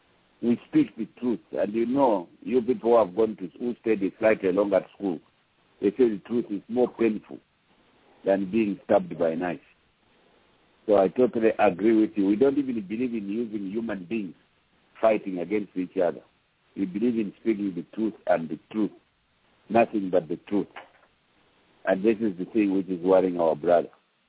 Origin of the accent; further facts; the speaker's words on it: Mpika, Muchinga Province, Zambia; I'm not from Tanzania, I'm from Mpika.